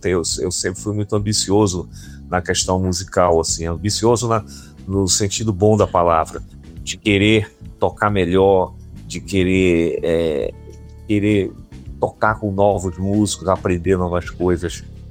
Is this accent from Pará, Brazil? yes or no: yes; Belém, Pará, Brazil; now in Rio de Janeiro, Brazil; tô fazendo 30 anos que eu moro aqui no Rio. Eu cheguei aqui já 25 de março. Eu saí de Belém 23 e cheguei 25, que eu vim de ônibus, né? E agora já 25, faz 30 anos que eu moro aqui.